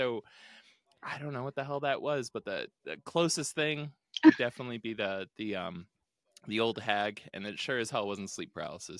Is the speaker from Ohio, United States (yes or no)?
yes; Ohio, United States; That is. Actually, yeah, technically I'm from about a mile and a quarter from where you live right now.